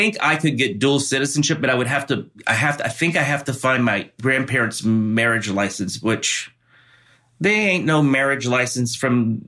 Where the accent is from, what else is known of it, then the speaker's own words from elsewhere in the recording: the South, United States; I was born and raised in the South, and I feel very of a kinship to the South